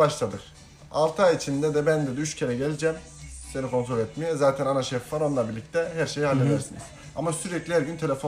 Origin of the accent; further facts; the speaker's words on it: Kırşehir, Turkey; Mezun olduktan 2 gün sonra şansıma Kırşehir'deyim. Ben Kırşehirliyim. Kırşehir'e taşınmıştı ailem.